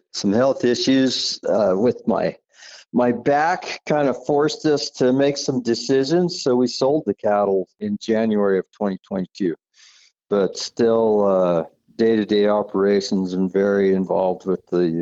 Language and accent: English; Dixon, California, United States; I grew up in Dixon, California. I lived in town.